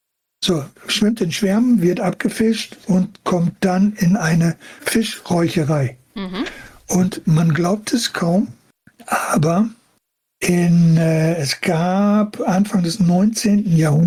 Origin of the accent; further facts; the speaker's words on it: Kiel, Schleswig-Holstein, Germany; born there; Und ich bin in Kiel geboren